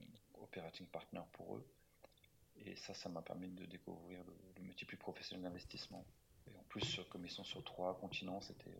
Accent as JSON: {"language": "French", "country": "France", "accent": "French", "said": "J'avais toujours mon accent français pourri."}